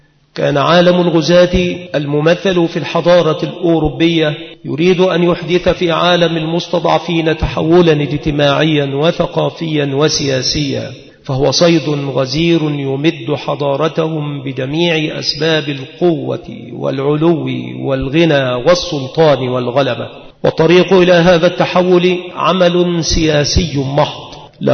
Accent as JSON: {"language": "Arabic", "country": "Egypt", "said": "عندنا في مصر"}